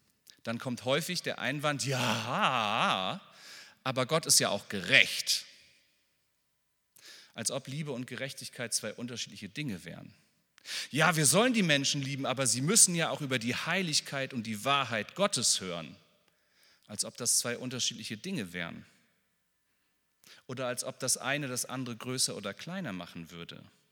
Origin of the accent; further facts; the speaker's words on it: Northern Germany, Germany; Ich komme aus Norddeutschland, da sagt man Moin.